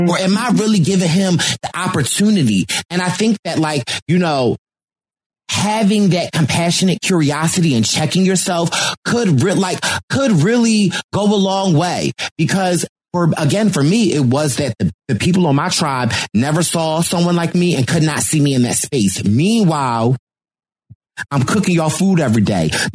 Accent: Philadelphia, Pennsylvania, United States; I'm from Philly. Like, I had to fight my life.

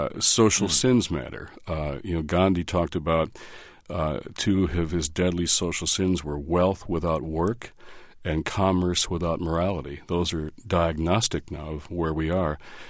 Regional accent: Detroit, Michigan, United States; I was in Detroit to start this tour, my hometown, where unemployment's, 30% is actually a lot higher than that.

